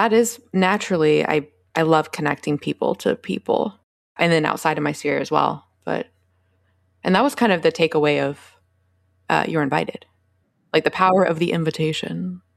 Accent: Memphis, Tennessee, United States; Like, so I was from Memphis, for example.

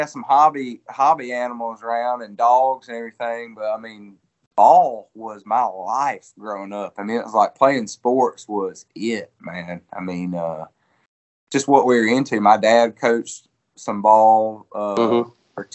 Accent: Georgia, United States; I grew up in Fort Sonia, Georgia. It's in Elbert County. They're about 40 minutes east of Athens.

